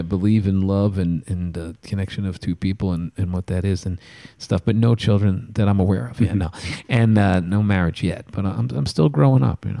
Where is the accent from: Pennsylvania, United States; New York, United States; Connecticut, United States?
New York, United States; it was post-September 11th, which, you know, being a New Yorker, it was...